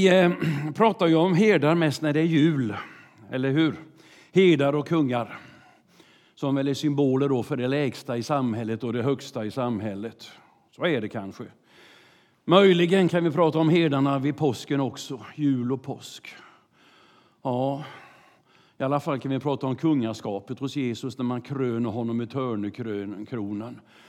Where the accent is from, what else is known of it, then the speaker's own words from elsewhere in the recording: Vetlanda, Jönköping County, Sweden; Hade en ledare hemma i Vetland där jag växte upp